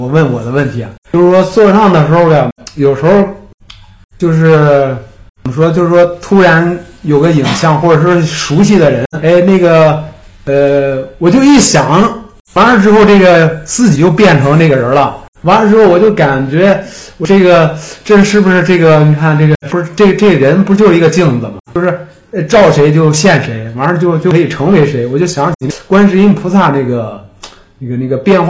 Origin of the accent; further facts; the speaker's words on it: Shijiazhuang, Hebei, China; 我是石家庄的